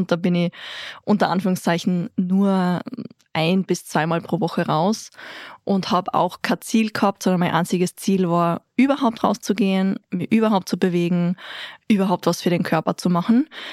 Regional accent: Tyrol, Austria; Meine Eltern oder wo ich aufgewachsen bin, ist in der Nähe von Tristach.

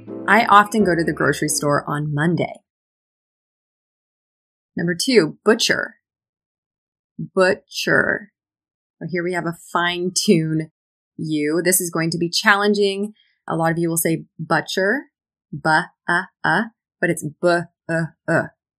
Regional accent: United States; As an American, I use a glottal stop in mountain.

